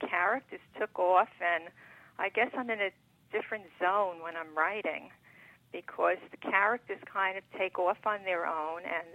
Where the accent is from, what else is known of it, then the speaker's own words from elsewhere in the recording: Brooklyn, New York, United States; I grew up in Brooklyn, New York, and I always loved to read stories